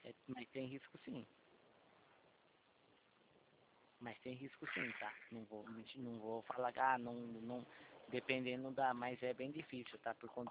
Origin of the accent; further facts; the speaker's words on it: Itatiba, São Paulo, Brazil; sou da cidade de Itatiba. Sou de Itatiba, cidade de Itatiba.